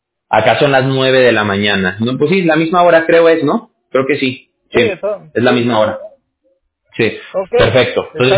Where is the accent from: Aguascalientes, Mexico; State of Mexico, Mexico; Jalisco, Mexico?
Aguascalientes, Mexico; Yo soy de Aguascalientes.